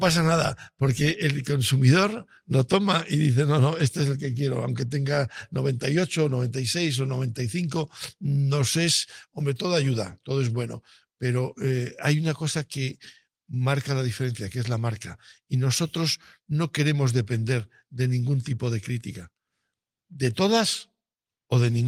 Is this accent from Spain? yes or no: yes; Cigales, Castile and León, Spain; soy de Cigales y me encanta Cigales y el clarete de Cigales está estupendo